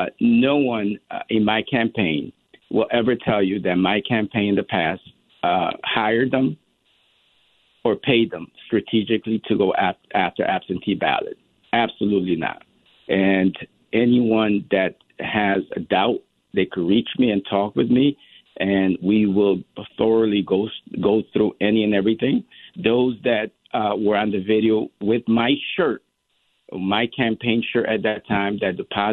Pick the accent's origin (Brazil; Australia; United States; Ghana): United States; Bridgeport, Connecticut; I came here as a young boy, no mother, no father, and I grew up right here in the Hollow section of Bridgeport.